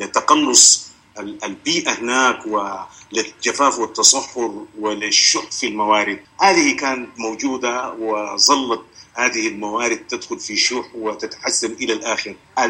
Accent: Sudan; ويكتفي أن نكون نحن شعب سوداني بكل ما تعمل هذه الكلمة.

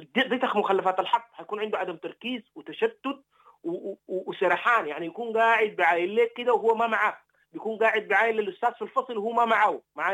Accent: Sudan; أنا كمواطن سوداني.

